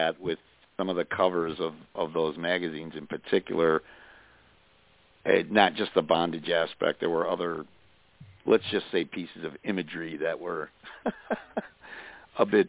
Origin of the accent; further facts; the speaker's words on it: United Kingdom; Yes. Yes. I'm sorry, we're British.